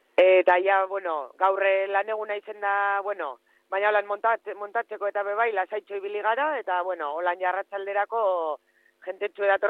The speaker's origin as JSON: {"language": "Basque", "region": "Basque Country", "country": "Spain", "said": "holan erdizak baino gehiago, Durangaldekoak gara"}